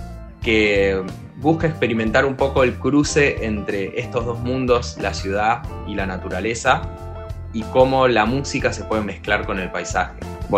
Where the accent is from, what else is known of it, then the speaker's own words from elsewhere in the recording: San Martín de los Andes, Neuquén, Argentina; also born or lived in Buenos Aires; de San Martín de los Andes, Patagonia. Me moví mucho, viví en varios lugares, entre ellos varios años en Buenos Aires.